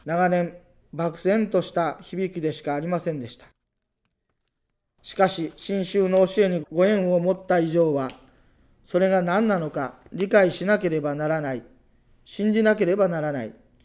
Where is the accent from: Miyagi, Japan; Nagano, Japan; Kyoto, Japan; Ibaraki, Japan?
Nagano, Japan; born there; 私は信州の寺に生まれ、学校も宗門の大学に進みました